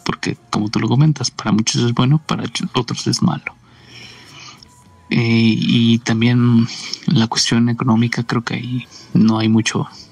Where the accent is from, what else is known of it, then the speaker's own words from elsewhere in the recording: Mexico; Vamos a verle el lado amable a toda circunstancia, como buenos mexicanos que somos.